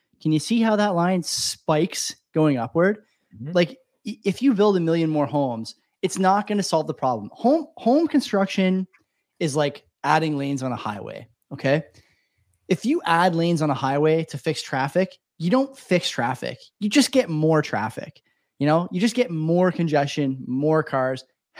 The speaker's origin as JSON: {"language": "English", "country": "Canada", "said": "it's frustrating as a Canadian to hear my American friends, you know, giving me shit too."}